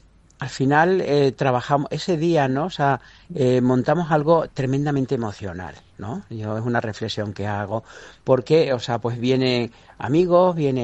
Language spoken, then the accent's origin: Spanish; Extremadura, Spain; De cómo somos los extremeños, el significado de la matanza